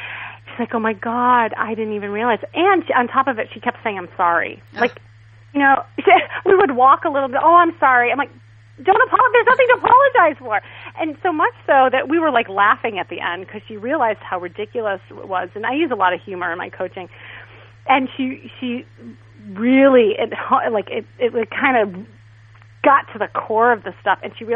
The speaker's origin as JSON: {"language": "English", "town": "Chicago", "region": "Illinois", "country": "United States", "lives_now": "Los Angeles, United States", "said": "I find myself always having to introduce myself like, but I'm from Chicago. Like, I never say I'm from LA."}